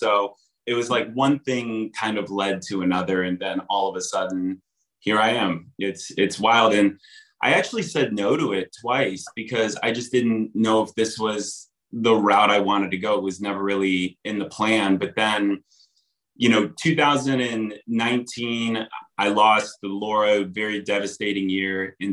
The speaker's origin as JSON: {"language": "English", "town": "Akron", "region": "Ohio", "country": "United States", "tie": "born or raised there", "said": "Yeah, I grew up in Akron, Ohio"}